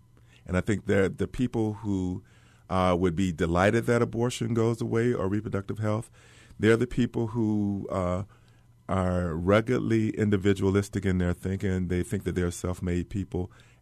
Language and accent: English; the South, United States; Growing up in the South, the older people, when they would see a civil rights setback, I remember hearing the older people say, in times like these, it's always been times like these.